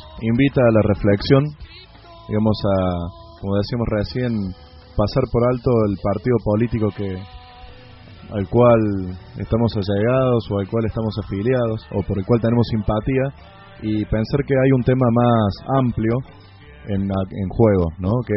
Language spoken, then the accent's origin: Spanish; Argentina